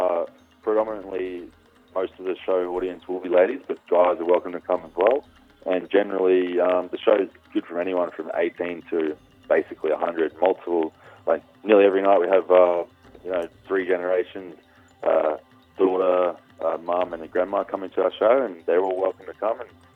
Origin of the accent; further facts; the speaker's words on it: Australia; Nah, we're all from Australia, so that's one of the prerequisites.